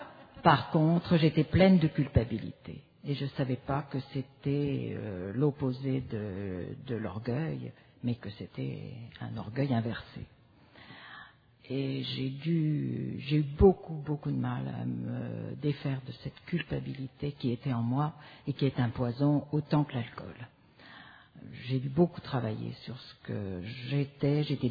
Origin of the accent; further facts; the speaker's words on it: Provence-Alpes-Côte d'Azur, France; Je viens de France, de la région de Provence